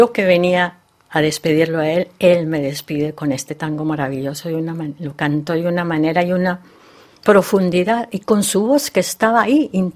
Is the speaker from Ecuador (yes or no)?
no; Colombia; moved away; Que pasó, lo mismo que pasó cuando era pequeña en Colombia, ¿no?